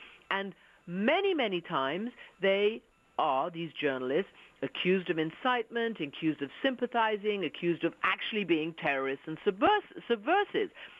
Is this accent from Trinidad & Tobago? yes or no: no; United Kingdom; moved away as an adult; now in United States; You know, I'm British. I came to the United States, went to university